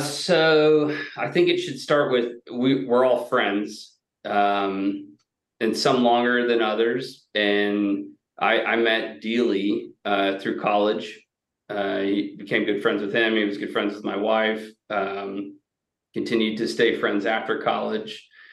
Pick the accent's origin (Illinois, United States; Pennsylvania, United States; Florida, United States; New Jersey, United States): Florida, United States; Plant City; Where I grew up in Plant City, which is about another 30 minutes further west, is the strawberry capital of the world.